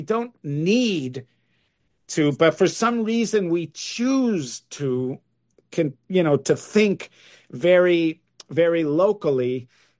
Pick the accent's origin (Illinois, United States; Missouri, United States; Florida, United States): Illinois, United States; So, and there's times when I identify I'm from, you know, I'm from Illinois.